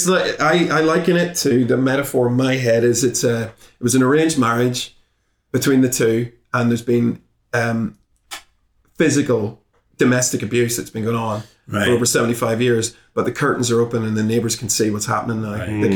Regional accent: Belfast, Northern Ireland, United Kingdom; just going back to Belfast as well, you know? I mean, my accent, whenever I was growing up, anybody's accent from the north, if you came over here, you're immediately a terrorist.

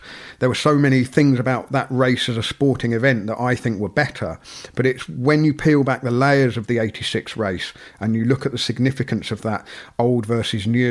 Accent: United Kingdom; as a boy growing up in Britain

